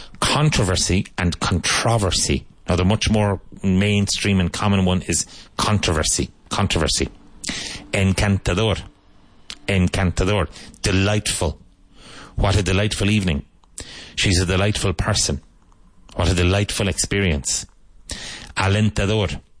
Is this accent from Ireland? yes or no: yes; Ireland; So when I was a child growing up in Ireland, it's still the case